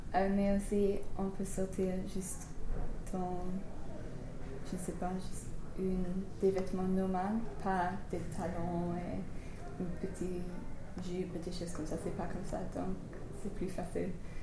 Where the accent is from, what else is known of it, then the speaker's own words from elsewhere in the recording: England, United Kingdom; French is a second language; c'était clair que je suis anglaise.